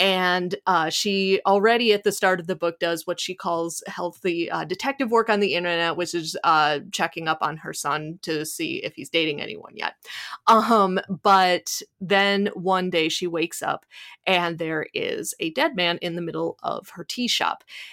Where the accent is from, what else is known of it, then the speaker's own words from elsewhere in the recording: Midwest, United States; accent: Midwestern; but my Midwestern accent's coming through, Aunties.